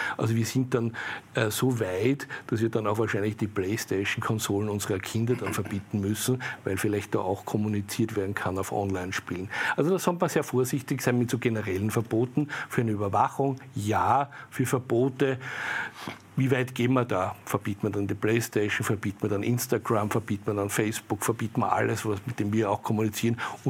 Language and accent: German; Austria; Wir sind ja nicht blöd, wir durchschauen ja das als Österreicher mittlerweile.